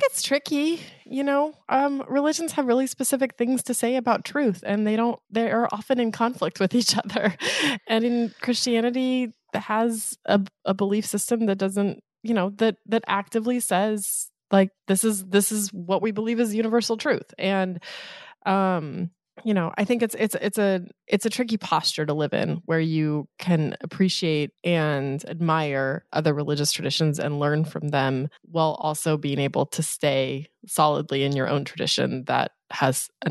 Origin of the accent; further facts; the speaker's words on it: Colorado, United States; literally in the towns that I grew up in Eastern Colorado.